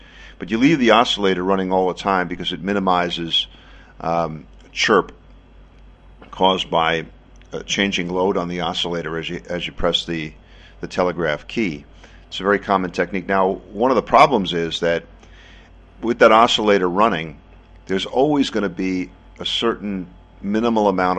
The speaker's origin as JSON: {"language": "English", "town": "Congers", "region": "New York", "country": "United States", "tie": "born or raised there", "said": "in the town in what's now suburban New York City that I grew up in Congers, New York."}